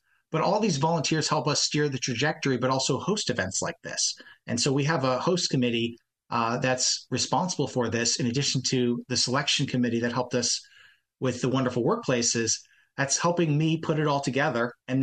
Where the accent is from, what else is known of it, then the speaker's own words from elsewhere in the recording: East Coast, United States; now in Columbus, United States; I grew up on the East Coast. And we met in the middle in Columbus.